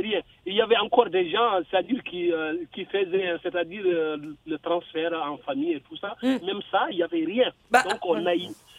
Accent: Mauritania; also born or lived in Senegal; je suis d'origine, c'est-à-dire sénégalais et mauritanien. Ma maman est sénégalaise, je suis né au Sénégal, mon père est mauritanien, je suis grandi en Mauritanie.

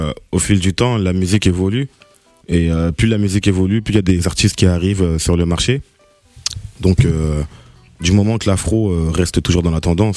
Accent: Orléans, Centre-Val de Loire, France; also born or lived in Congo; Ma famille est toujours sur Orléans, j'y vais de temps en temps, mais Orléans, ça reste ma ville, c'est moi, en fait.

